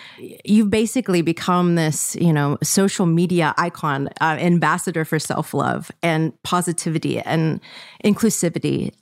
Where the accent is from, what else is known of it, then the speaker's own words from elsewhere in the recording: Mississippi, United States; I grew up in Mississippi. My uncle was gay and died of AIDS when I was 11.